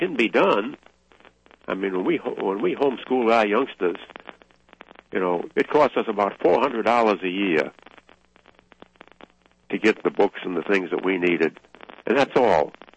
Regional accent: the North, United States; I grew up in the North, and it bothers the daylights out of me.

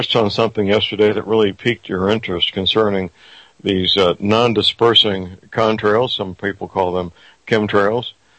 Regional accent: St. Louis, Missouri, United States; born or raised there

